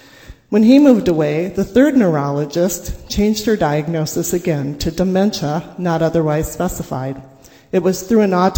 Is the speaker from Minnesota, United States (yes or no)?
yes; Mankato, Minnesota, United States; now in Robbinsdale, United States; As I mentioned, I live in Robbinsdale. However, my aging issues that my family experienced were in my hometown, Mankato.